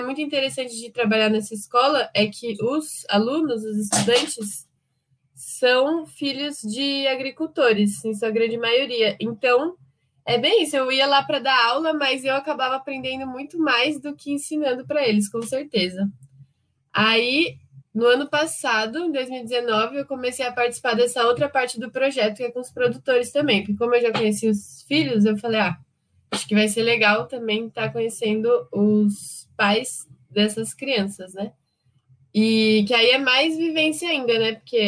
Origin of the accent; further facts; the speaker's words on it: São Paulo, Brazil; eu sou de São Paulo, então não conhecia nada de nada